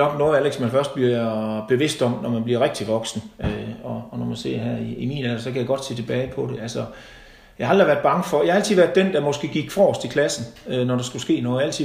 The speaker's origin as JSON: {"language": "Danish", "town": "Silkeborg", "region": "Central Denmark Region", "country": "Denmark", "tie": "born or raised there", "said": "jeg er født og opvokset i Silkeborg"}